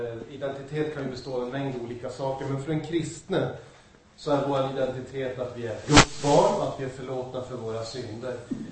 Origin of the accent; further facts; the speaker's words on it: United States; Swedish is a second language; now in Sweden; Jag känner att jag är amerikan, jag är främmande i någon mån